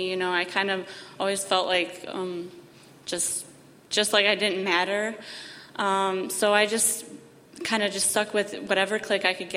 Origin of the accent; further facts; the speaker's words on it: Chicago, Illinois, United States; Sorry, I'm nervous. I'm 27. I'm from Chicago, Illinois. I grew up Catholic. My parents are from Poland, very religious people.